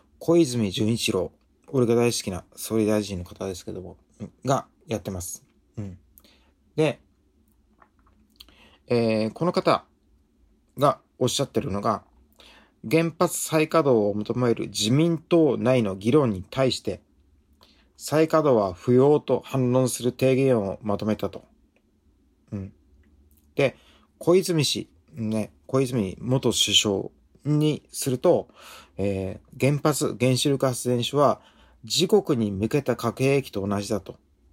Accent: Ibaraki, Japan; born there; also born or lived in Tokyo; now in Okinawa, Japan; 自分はですね今沖縄に住んでるんですけども、もともと生まれは、茨城でして、でずっと東京とかで暮らしておりました。ただ生まれは茨城で、父の墓で母の墓も茨城にあります。

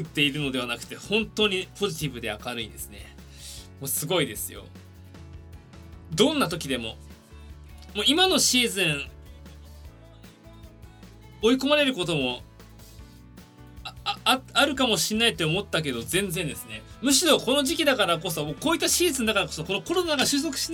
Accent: Tokyo, Japan; 東京と生まれで東京育ちです。

